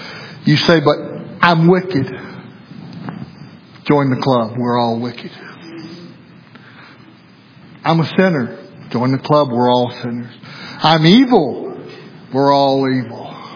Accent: Arkansas, United States; That I come from Arkansas. Didn't matter that I come from the country.

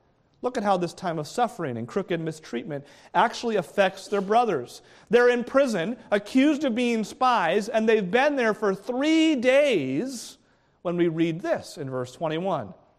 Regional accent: New England, United States; Well, growing up, we grew up in New England, and so we heated our house with a wood stove.

